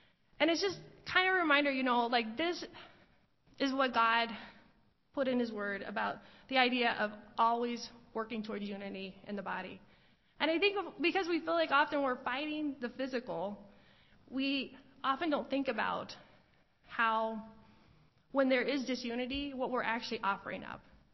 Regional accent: United States; that in itself didn't really scare me as an American.

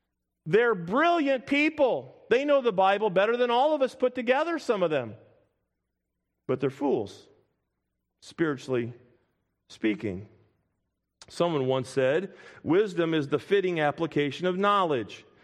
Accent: Midwest, United States; moved away as an adult; now in Pennsylvania, United States; When Kathy and I moved from the Midwest to out this way here to Pennsylvania, it was a bit of a culture shock for us.

